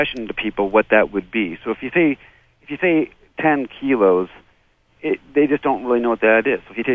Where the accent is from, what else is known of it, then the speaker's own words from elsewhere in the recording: Canada; now in United States; I'm from Canada, and I know it